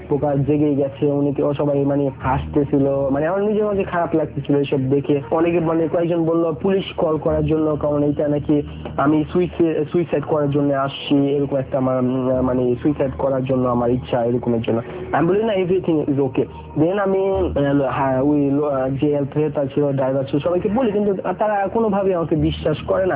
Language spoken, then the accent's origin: Bangla; Bangladesh; আপনি কোথা থেকে আসছেন আমার সাথে একটু কথা বলে, আমি বলি আমি ফ্রম বাংলাদেশ